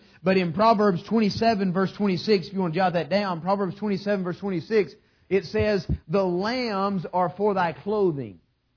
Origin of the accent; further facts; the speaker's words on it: the South, United States; I'm from the South. Y'all don't hear half of my expressions.